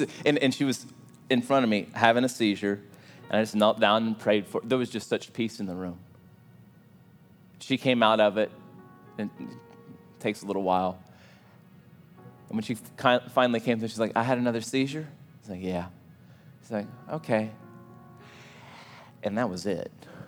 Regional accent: Louisiana, United States; I grew up next door to Mr. Placide. I grew up in Cajun land, and Mr. Placide worked all the time as an old Cajun.

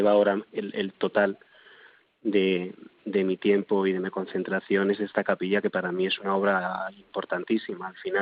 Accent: Villaconejos, Community of Madrid, Spain; also born or lived in Chinchón; el taller está en Villaconejos, yo soy parte de Villaconejos y de Chinchón

